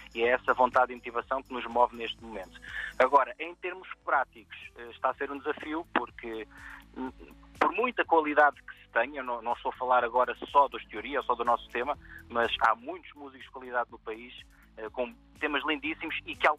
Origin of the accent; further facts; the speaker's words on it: Almada, Setúbal, Portugal; porque somos naturais da Margem Sul, Almada, Seixal, por aí